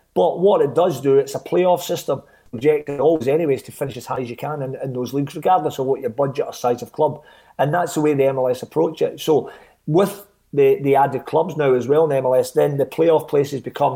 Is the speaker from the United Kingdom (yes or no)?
yes; Glasgow, Scotland, United Kingdom; And being a Glaswegian, when we're in amongst each other, we speak very quickly, as you know.